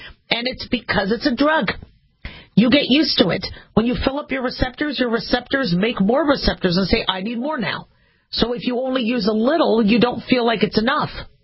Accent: Nevada, United States; even though I voted to legalize marijuana in Nevada, because I'm from Nevada

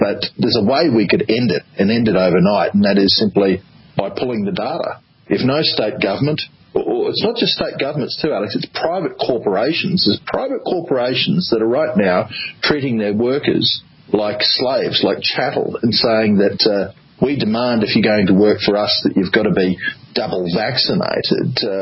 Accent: Queensland, Australia; They're restricting people in my home state of Queensland from all sorts of social life, cafes, restaurants, art galleries, museums, sporting events, if you're not vaccinated.

